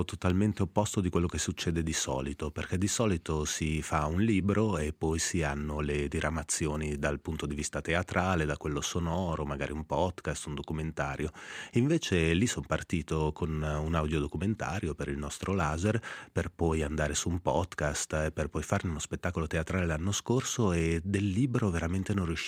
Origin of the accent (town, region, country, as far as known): Switzerland